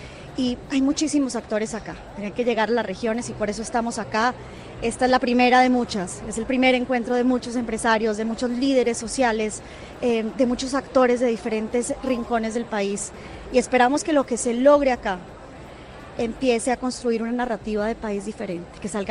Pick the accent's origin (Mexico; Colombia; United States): Colombia; pedir que como colombianos perdonemos